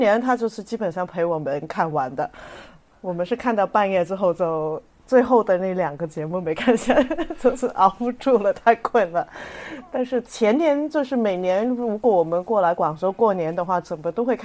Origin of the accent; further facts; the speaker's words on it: Hong Kong; 因为我在香港长大的话是没得放鞭炮